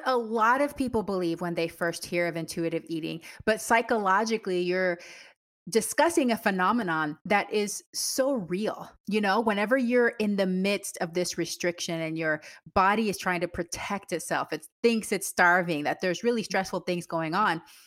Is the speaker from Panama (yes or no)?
yes; Panama; I'm from Panama originally. So I know that pouring rain where you can't even hear yourself think.